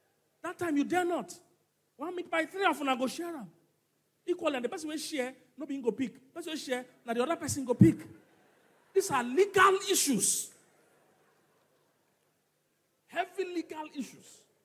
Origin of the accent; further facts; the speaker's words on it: Lagos, Nigeria; I'm just Igbo by name, but by culture, I'm more Yoruba than Igbo. Because I was born and bred in Lagos. I've lived all my life here.